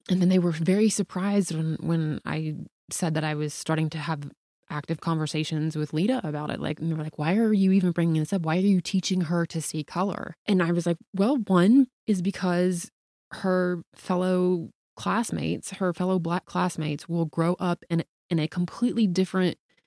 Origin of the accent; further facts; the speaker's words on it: the South, United States; I mean, I grew up in the South.